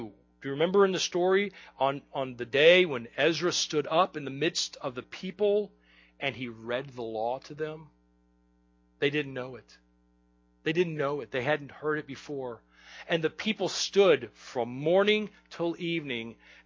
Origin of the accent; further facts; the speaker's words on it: Kentucky, United States; also born or lived in Chicago, United States; when I was a kid, and we moved from Chicago, we moved to right across from Cincinnati, northern Kentucky